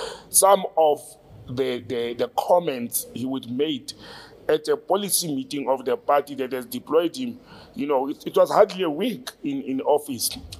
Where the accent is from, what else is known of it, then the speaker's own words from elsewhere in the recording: South Africa; I'm a South African. I speak 9 South African languages fluently, read and write, and I speak 4 or 5 foreign languages